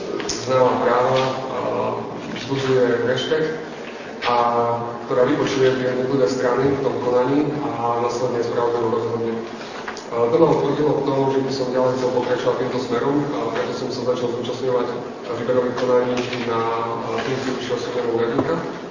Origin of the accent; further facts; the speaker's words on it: Bardejov, Prešov Region, Slovakia; now in Košice, Slovakia; mám 30 rokov. Som rodený Prešovčan, ale vyrastal som v Bardejove. V súčasnosti žijem v Košiciach. Základnú strednú školu som absolvoval v Bardejove.